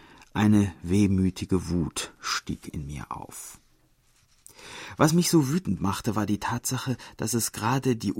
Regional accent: Seoul, South Korea; Ich bin also als gebürtige Seoulerin vor einem Monat mit meinem Mann im Ruhestand in einen Vorort von Seoul gezogen.

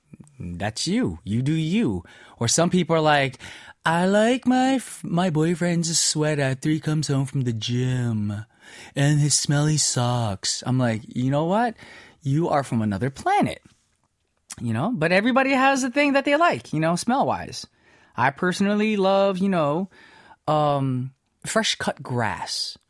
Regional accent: United States; this also reminds me of an ad that I grew up listening to in America a long time ago.

